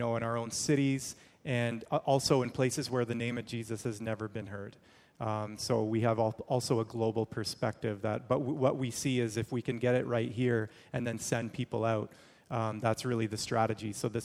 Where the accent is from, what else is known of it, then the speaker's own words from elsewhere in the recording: Zambia; born there; I was born in Zambia, Africa, on the mission field. My dad was a missionary. Parents were missionaries there for 6 years, and I was born during that time.